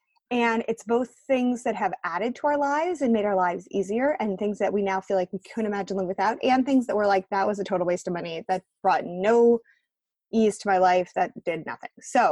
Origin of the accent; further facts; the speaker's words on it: United States; No, I'm not Aussie. I'm an American